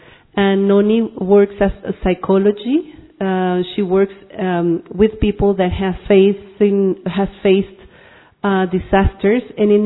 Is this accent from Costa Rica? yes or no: yes; Costa Rica; from Costa Rica.